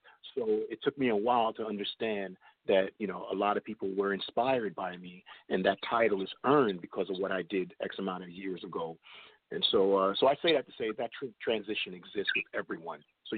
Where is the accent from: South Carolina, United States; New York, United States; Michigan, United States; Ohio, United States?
New York, United States; Brooklyn; And he was from my neighborhood. He was from Brooklyn. You know, so I love seeing my hometown dude going out there and representing and so on.